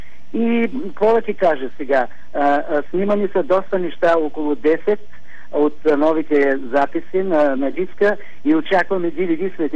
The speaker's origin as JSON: {"language": "Bulgarian", "region": "Haskovo Province", "country": "Bulgaria", "tie": "born or raised there", "said": "Ами хасковско и от моя роден край."}